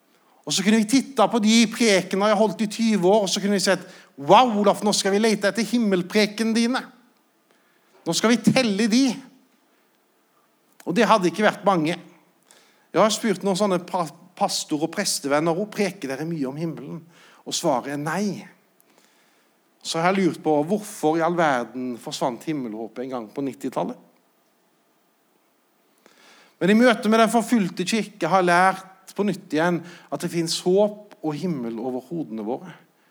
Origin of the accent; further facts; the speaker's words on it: Haugesund, Rogaland, Norway; Jeg tenkte jeg vokste opp i Haugesund, og da hadde vi tekst-TV.